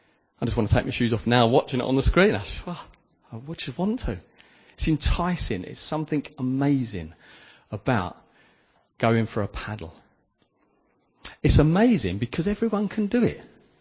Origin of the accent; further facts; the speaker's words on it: United Kingdom; Hang on, we're British. We love being anxious about things. We queue up to be anxious.